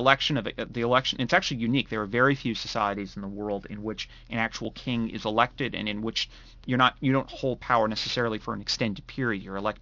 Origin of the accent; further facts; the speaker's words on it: California, United States; now in Tennessee, United States; I'd never been through a tornado before coming to Tennessee. I grew up in California where we had earthquakes, but not tornadoes.